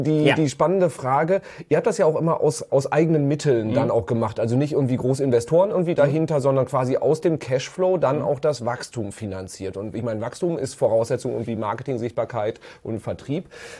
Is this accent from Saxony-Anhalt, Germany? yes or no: no; North Rhine-Westphalia, Germany; aber ich bin ja auch Sauerländer, ist ja auch eher Biertrinker.